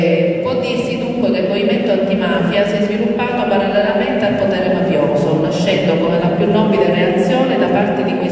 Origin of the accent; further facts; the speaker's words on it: Palermo, Sicily, Italy; moved away as an adult; sono nata a Palermo e fino all'università, quindi fino al 1984, io ho abitato a Palermo